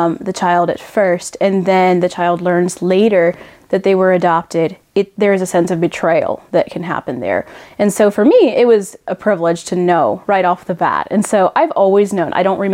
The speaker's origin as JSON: {"language": "English", "town": "Chennai", "region": "Tamil Nadu", "country": "India", "tie": "born there", "said": "So for me, I was born in Chennai, India, back in the early 90s"}